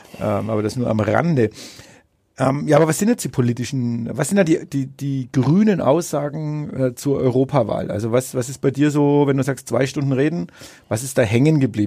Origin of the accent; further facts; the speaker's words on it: Bad Windsheim, Bavaria, Germany; Hier in meiner Heimatstadt Bad Windsheim.